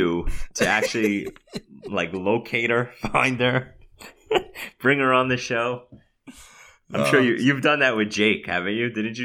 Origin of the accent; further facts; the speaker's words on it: Boston, Massachusetts, United States; accent: Boston; My Boston accent, right?